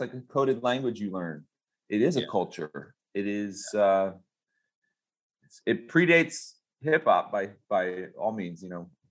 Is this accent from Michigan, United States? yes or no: no; Tampa, Florida, United States; but it's not like there was a graffiti scene growing up in Tampa in the 80s.